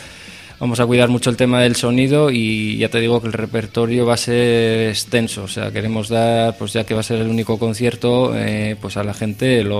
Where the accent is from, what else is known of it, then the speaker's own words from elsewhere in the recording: Bilbao, Basque Country, Spain; porque somos de Bilbao